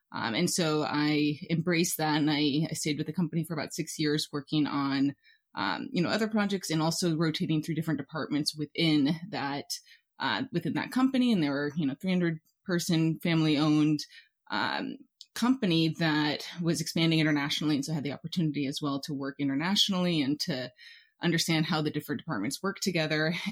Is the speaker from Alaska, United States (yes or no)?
yes; Alaska, United States; growing up in Alaska, which is a relatively young state, relatively young cities, and then comparing it to the Northeast, a city like New York, or even Europe